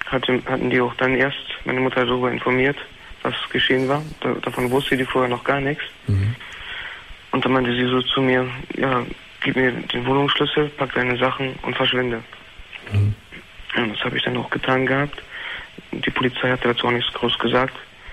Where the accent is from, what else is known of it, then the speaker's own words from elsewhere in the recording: Wilhelmshaven, Lower Saxony, Germany; now in Münster, Germany; Ja, wo ich herkomme.